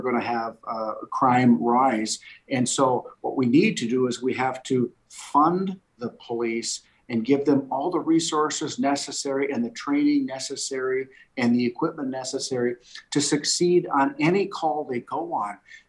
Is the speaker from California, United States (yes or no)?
no; Minnesota, United States; the start of the movement really started in my home state of Minnesota, in the city of Minneapolis.